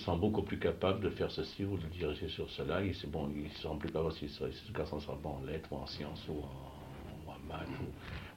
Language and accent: French; England, United Kingdom; Parce que c'est ce qu'on a chez nous en Angleterre.